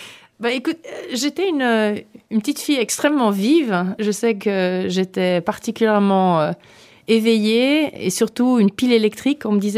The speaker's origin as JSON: {"language": "French", "town": "Chêne-Bougeries", "region": "Geneva", "country": "Switzerland", "tie": "born there", "said": "Mon papa est anglo-américain, de mère anglaise, de père américain, et ma mère est prussienne, dont je suis très fière. Et moi, je suis née à la Gradelle, Chêne-Bougerie"}